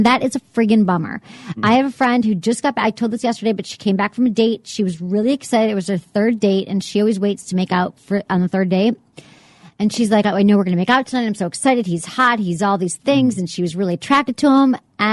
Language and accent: English; Michigan, United States; So I just got interviewed. This is something that stressed me out, for my hometown paper, the Detroit Free Press.